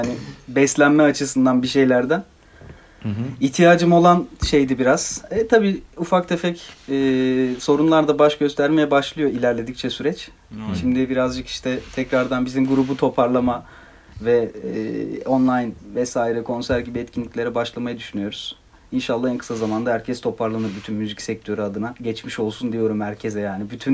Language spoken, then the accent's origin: Turkish; Istanbul, Turkey; 92 İstanbul doğumluyum. İstanbul'da büyüdüm. İstanbul'da yetiştim.